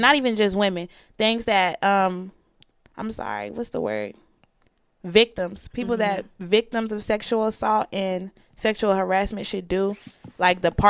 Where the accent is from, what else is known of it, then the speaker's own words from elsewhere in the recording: Atlanta, Georgia, United States; So this kind of, like, hit home for me, being that I'm from Atlanta.